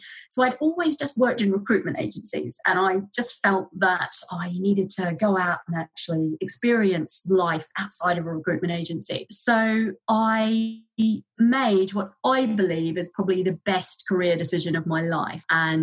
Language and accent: English; New Zealand; I grew up in New Zealand, left school at 16.